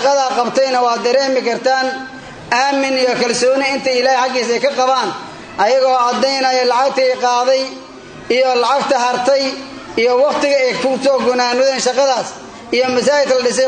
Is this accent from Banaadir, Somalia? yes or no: no; Lower Shabelle, Somalia; born there; waxaan ku hadlayaa afgaan qubada gobolka Shabeelada Hoose afka noqoda marka aan ku hadlayo gobolka aan ku dhalanay ee Soomaaliya geeska Afrika sida gaar ahaan Shabeelada Hoose